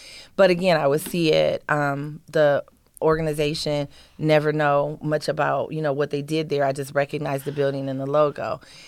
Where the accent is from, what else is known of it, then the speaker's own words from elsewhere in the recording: Toledo, Ohio, United States; Like I told you, I grew up in North Toledo, and I live with my grandmother.